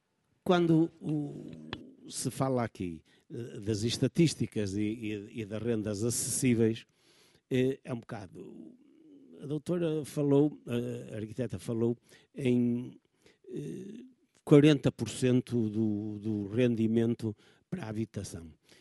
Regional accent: Guimarães, Braga, Portugal; porque sou de Guimarães

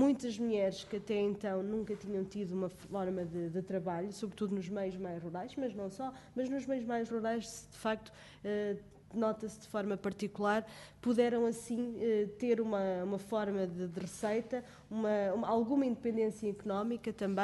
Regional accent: Águeda, Centro, Portugal; eu sou de Águeda. É um concelho onde as IPSS têm uma implantação muito forte

